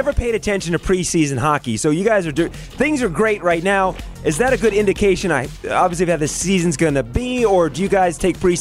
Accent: Philadelphia, Pennsylvania, United States; You know, I grew up in Philly, so I had the Flyers around me

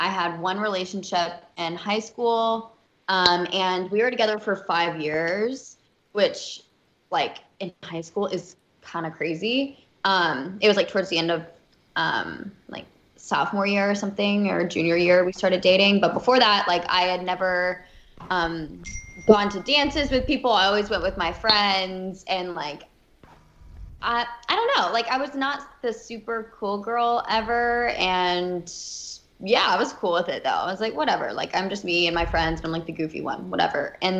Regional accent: Alabama, United States; I'm from Alabama, so I was always just kind of like, you know, I'd only seen like the South really and not done a bunch of traveling.

